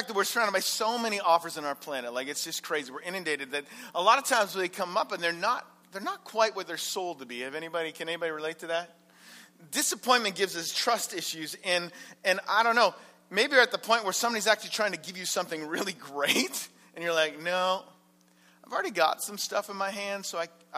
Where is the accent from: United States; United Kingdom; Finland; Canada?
Canada; because I'm a Canadian